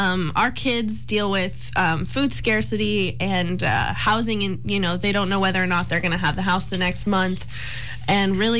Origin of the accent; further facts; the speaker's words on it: Virginia, United States; Growing up in Stafford County my entire life, I never knew these neighborhoods even existed.